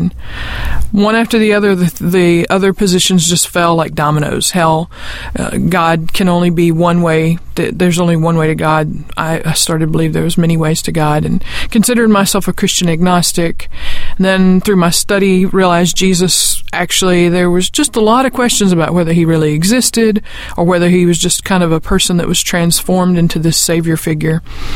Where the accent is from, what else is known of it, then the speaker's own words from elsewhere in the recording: the South, United States; I'm from the South, and I think that builds in a little conservatism.